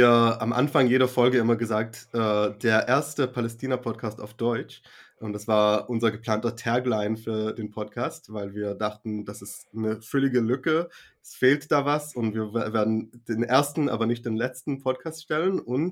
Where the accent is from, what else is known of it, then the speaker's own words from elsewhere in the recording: Jerusalem, Jerusalem District, Israel; ich bin jüdischer Israeli, ich bin in Jerusalem geboren und aufgewachsen.